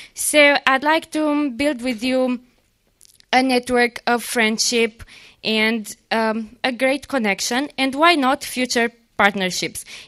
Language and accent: English; Romania; I come from Romania.